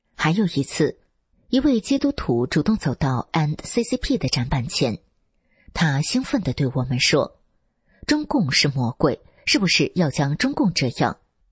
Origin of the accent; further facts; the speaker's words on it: China; 我回答：我来自中国。